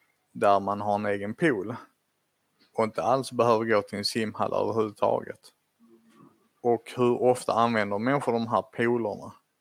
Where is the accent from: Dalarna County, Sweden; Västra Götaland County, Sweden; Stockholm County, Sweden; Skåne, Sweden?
Skåne, Sweden; Lomma; jag växte upp i Lomma och folk hade pool i Lomma liksom.